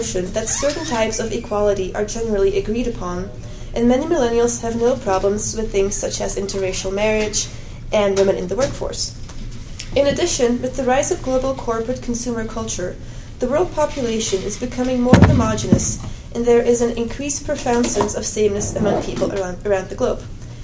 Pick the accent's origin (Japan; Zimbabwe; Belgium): Belgium; Antwerp, Flanders; moved away as an adult; now in United States; I'm a native from Antwerp, Belgium, and I moved to the United States in 1999.